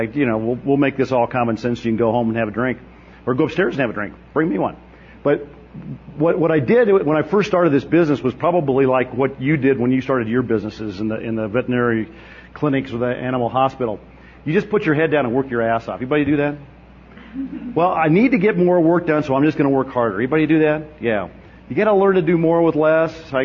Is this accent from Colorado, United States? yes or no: yes; Fort Collins, Colorado, United States; I grew up in Colorado. I'm very fortunate to grow up in Colorado. I actually went to Fort Collins High School